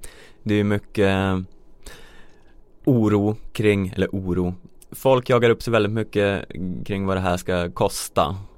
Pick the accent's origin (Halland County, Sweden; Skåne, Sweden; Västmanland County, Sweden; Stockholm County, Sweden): Stockholm County, Sweden; Stockholm; Det är ju lite svårt som stockholmare att åka skidor.